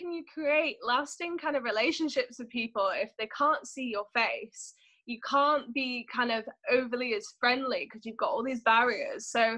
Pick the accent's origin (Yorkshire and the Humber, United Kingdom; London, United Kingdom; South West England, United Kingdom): Yorkshire and the Humber, United Kingdom; also born or lived in Birmingham; I'm originally from Birmingham, but I literally lived in Birmingham for a few years once I was born, and then Yorkshire's been where I've always been placed.